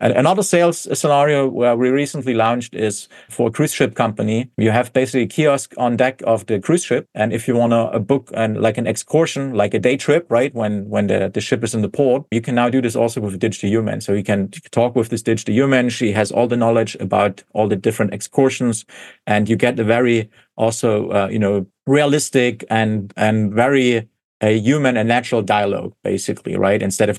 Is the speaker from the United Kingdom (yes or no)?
no; Germany; I'm from Germany, right? So if you look here in Germany, they're always a little bit resistant, right, to some of that stuff.